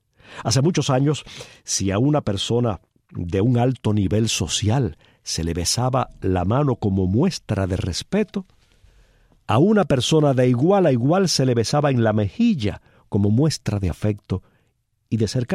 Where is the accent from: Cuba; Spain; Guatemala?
Cuba; Así somos los cubanos de besucones.